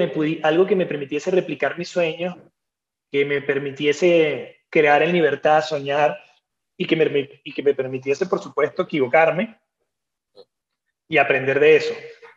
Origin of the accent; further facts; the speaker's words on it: Caracas, Capital District, Venezuela; Yo agradezco mucho haber nacido en el lugar que nací, yo soy caraqueño, haberme criado en ese lugar maravilloso y generoso que es Venezuela.